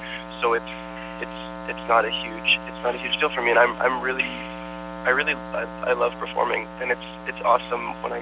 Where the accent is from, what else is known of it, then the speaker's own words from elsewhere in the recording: Canada; I'm Canadian, I'm the same age as him.